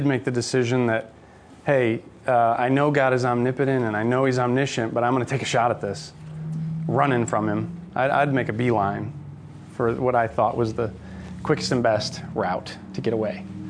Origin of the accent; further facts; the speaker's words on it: Michigan, United States; it was Janice's good friend whose roommate lived in my hometown at Michigan.